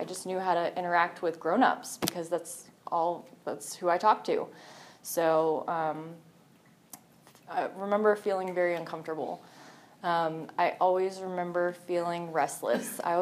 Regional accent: Norcross, Georgia, United States; also born or lived in Atlanta; Born and raised in Atlanta, I grew up in Norcross.

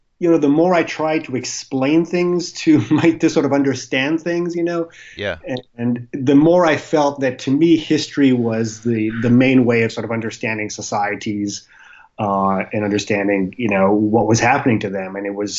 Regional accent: Canada; I grew up in Canada, and so college was $1,500 a year.

